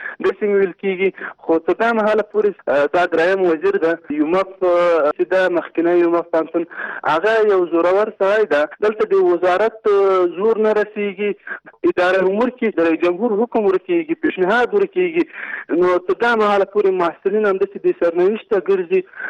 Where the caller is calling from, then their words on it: Kabul, Afghanistan; د مرکز کابل نه تاسو سره تماس کړم.